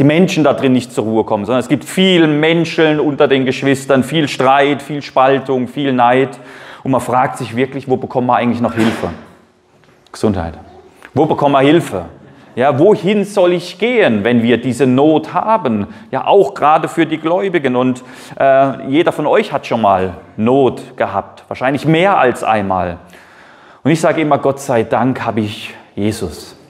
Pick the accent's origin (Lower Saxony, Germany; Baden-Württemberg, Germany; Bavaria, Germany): Baden-Württemberg, Germany; Rust; Ja, und wir haben jetzt gerade da, wo ich herkomme, wieder Europapark Rust, habt ihr vielleicht auch in den Medien mitbekommen, ein kleines Kind missbraucht worden.